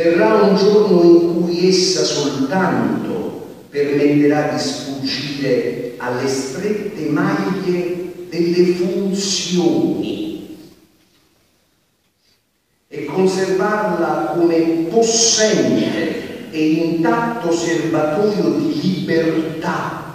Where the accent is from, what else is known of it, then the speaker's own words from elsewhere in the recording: Naples, Campania, Italy; per me sono napoletano